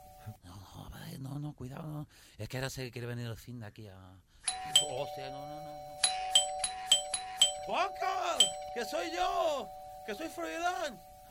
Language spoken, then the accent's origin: Spanish; Andalusia, Spain; moved away; Yo salí de Andalucía, pero de Andalucía no salí de mí.